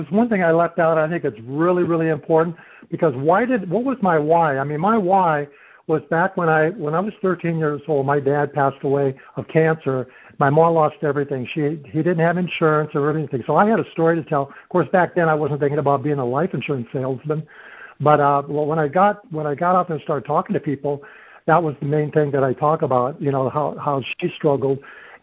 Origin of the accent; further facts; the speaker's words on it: Kansas City, Missouri, United States; my background is I was raised in the Midwest. I'm from Kansas City originally, Kansas City Chiefs.